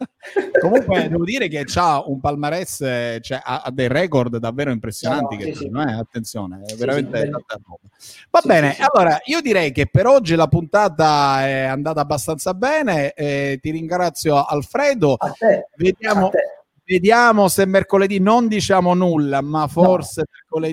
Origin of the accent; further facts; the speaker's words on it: Sicily, Italy; Ma sinceramente non lo so, perché io sono siciliano